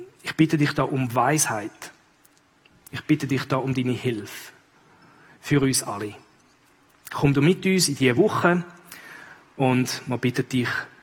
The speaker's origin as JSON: {"language": "German", "country": "Switzerland", "said": "es gibt Beispiele auch da bei uns in der Schweiz von Leuten, die zurück sind und den ehemaligen Ehepartner wieder geheiratet haben."}